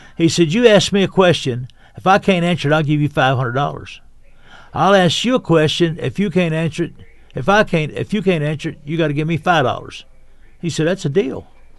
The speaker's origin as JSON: {"language": "English", "town": "Louisville", "region": "Kentucky", "country": "United States", "tie": "born or raised there", "said": "I was raised in Louisville with his wife."}